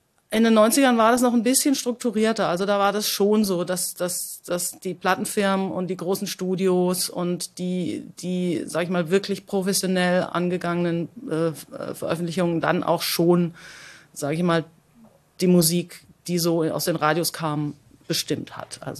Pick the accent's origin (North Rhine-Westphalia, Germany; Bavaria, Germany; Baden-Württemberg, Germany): Baden-Württemberg, Germany; Freiburg; Ich komme aus Freiburg. Das war da weit weg vom Osten eigentlich.